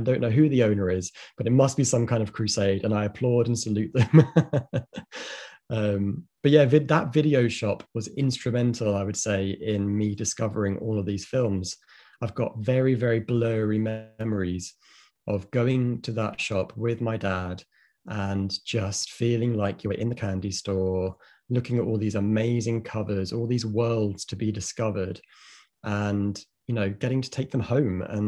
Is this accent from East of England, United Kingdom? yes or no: yes; East of England, United Kingdom; It's like a tiny independent store in my hometown in the middle of nowhere in Suffolk.